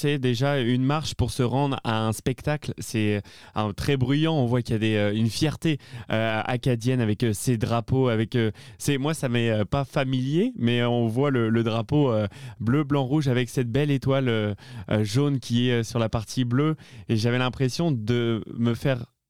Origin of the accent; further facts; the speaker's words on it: La Rochelle, Nouvelle-Aquitaine, France; Alors moi, je suis originaire de La Rochelle, en France. Et puis, ce qu'il faut savoir, c'est qu'on est du Poitou.